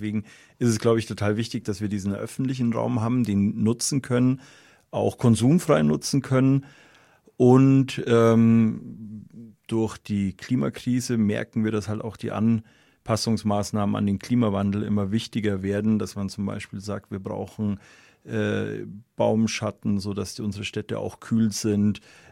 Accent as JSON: {"language": "German", "town": "Munich", "region": "Bavaria", "country": "Germany", "tie": "born there", "said": "Persönlich, ich bin in München geboren, finde ich, dass wir in München schon auch eine hohe Lebensqualität hat"}